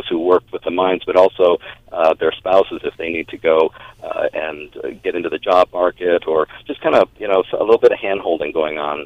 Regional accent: Phoenix, Arizona, United States; Now, I come from the Phoenix area where this was not an unusual thing with those mines out to the east there

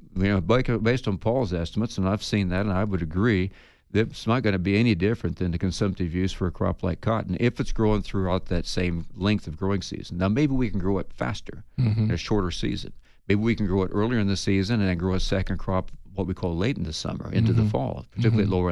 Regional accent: Kansas, United States; also born or lived in Oklahoma; I come from Kansas and Oklahoma, and that's what was commonly called ditch weed back there, Andy.

